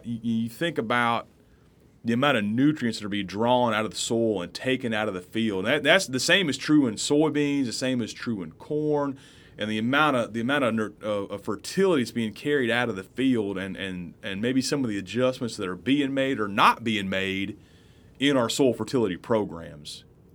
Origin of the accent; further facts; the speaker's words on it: Illinois, United States; I know when I was a younger man growing up in Illinois, I remember many days riding a four-wheeler, sticking a soil probe in the ground.